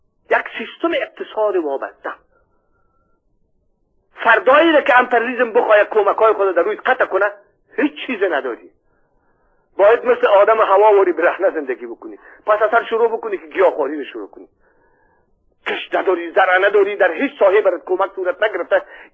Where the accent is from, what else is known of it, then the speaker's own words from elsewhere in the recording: Afghanistan; منی که زبان مادریم فارسی است، بزرگترین درد را که در زندگی خود احساس کردیم به عنوان یک روشن فکر افغانستان